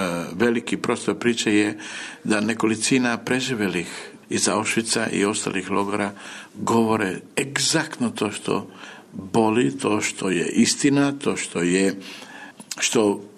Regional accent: Kosovo; odakle sam ja rastao, sa Kosova

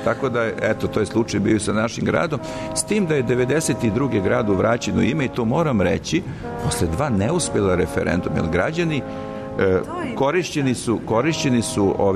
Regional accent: Jagodina, Šumadija and Western Serbia, Serbia; ja sam poreklom stari Jagodinac, evo već šesta, sedma generacija

